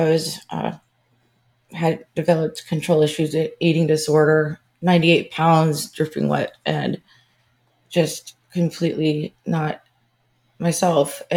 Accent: Clearwater, Florida, United States; In Florida. Clearwater.

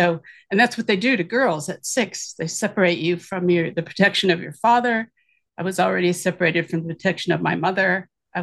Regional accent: Geneva, Illinois, United States; born there; Well, I was born in 1949 in Geneva, Illinois.

